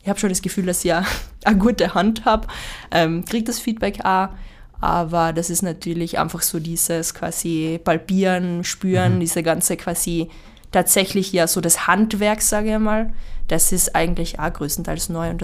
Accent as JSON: {"language": "German", "country": "Austria", "said": "Insgesamt sind es ja 6 bei uns in Österreich"}